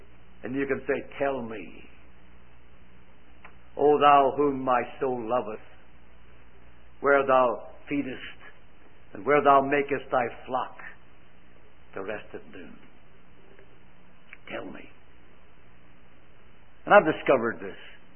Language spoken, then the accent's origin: English; Ireland; I said, no, I'm not. I'm from Ireland.